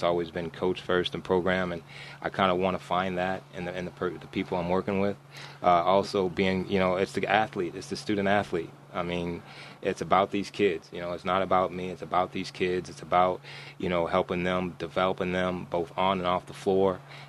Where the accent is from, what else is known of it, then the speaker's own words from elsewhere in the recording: Arizona, United States; moved away as an adult; also born or lived in Nebraska, United States; I am from Arizona. That's where I was born and raised. But remember, I lived in Nebraska for 22 years.